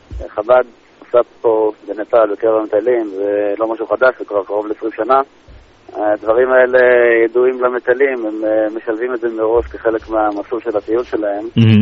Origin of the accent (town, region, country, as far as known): Givatayim, Tel Aviv District, Israel